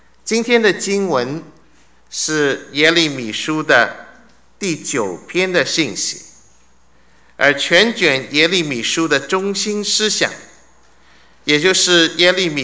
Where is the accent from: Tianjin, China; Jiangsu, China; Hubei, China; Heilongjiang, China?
Jiangsu, China; Suzhou; 因为我是苏州人，所以讲话软一点